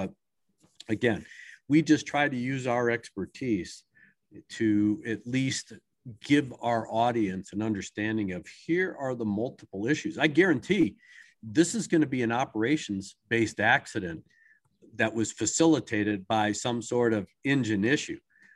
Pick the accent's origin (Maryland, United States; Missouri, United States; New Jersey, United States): Maryland, United States; It wasn't that far away. I grew up in Maryland.